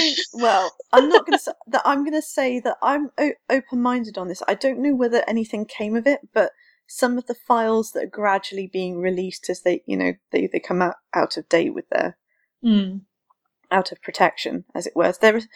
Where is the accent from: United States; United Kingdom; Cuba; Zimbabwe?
United Kingdom; There are stories that have come out of the UK, and we're a little bit sort of like, oh, but we're the British and we don't do anything like that.